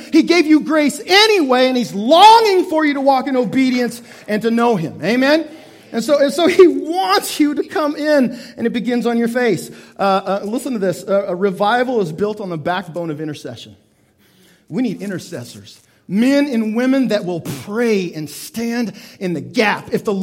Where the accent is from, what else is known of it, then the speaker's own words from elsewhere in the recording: Canada; I'm just a Canadian.